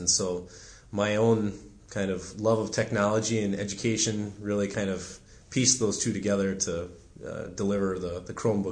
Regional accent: Lake Mills, Wisconsin, United States; I grew up just outside of Lake Mills, Wisconsin.

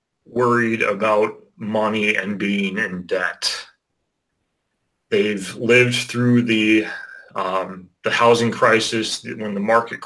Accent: Rockford, Illinois, United States; now in Mequon, United States; I'm from Rockford, Illinois. It's about 2 hours away from here in good old Mequon, Wisconsin.

